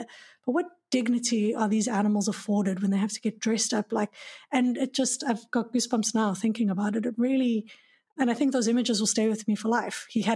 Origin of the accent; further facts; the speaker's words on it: South Africa; growing up in South Africa, right, we know of elephants.